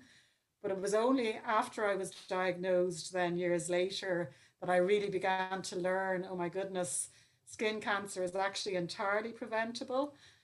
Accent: Dublin, Leinster, Ireland; growing up in Dublin, we were lucky enough to have grandparents who lived in the west of Ireland.

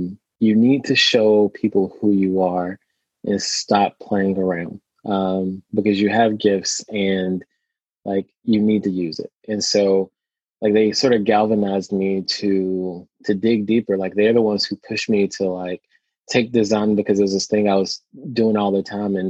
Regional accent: the Carolinas, United States; now in Pacific Northwest, United States; who'd have thunk that a gay Black man in the South would end up in the Pacific Northwest? So I'm from the Carolinas, both North and South. I spent time in both.

